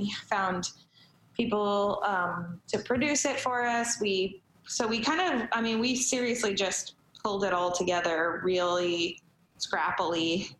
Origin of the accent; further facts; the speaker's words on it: California, United States; like I'm from California, I find a lot of solace in nature, and I've always just appreciated nature and was raised to appreciate nature.